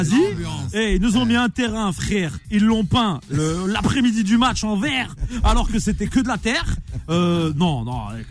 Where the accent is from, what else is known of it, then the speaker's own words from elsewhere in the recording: Algeria; Pourquoi tu souris en me regardant? Parce que je suis Algérien.